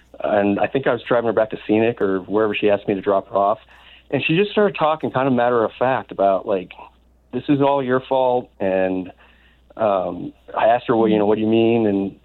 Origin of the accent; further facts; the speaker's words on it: New York, United States; I grew up on Long Island. I grew up, very white, middle class, not a lot of experience or understanding of different racial issu